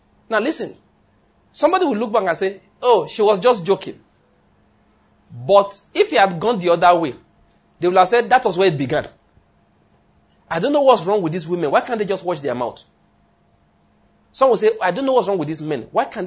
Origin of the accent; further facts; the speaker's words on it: Ondo, Nigeria; I'm from Ondo State. Anyway, I'm Yoruba, Hittite, Amoriteness, you know, we talked about that before.